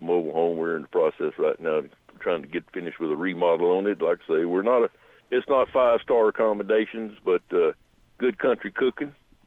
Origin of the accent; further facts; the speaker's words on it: Florida, United States; moved away; That's the way I was raised. I'm originally from Florida.